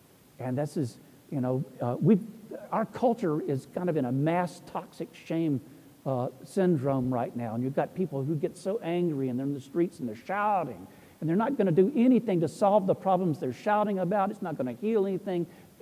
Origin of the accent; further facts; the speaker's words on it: the South, United States; I was raised in the Jim Crow South. I mean, I was raised a racist.